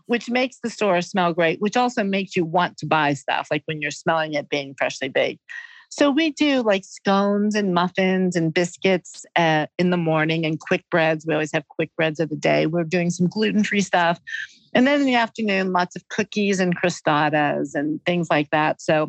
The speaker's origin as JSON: {"language": "English", "country": "United States", "said": "I'm an American pastry person. Like, as much as I love French pastry and I love Spanish pastry and Italian pastry, I grew up on sugary, sweet American desserts, you know what I mean?"}